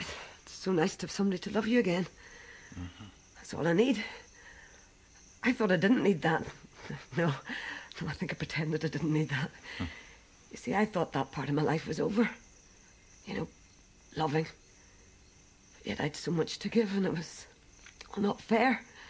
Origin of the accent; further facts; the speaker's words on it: Ireland; Not my country, I'm Irish.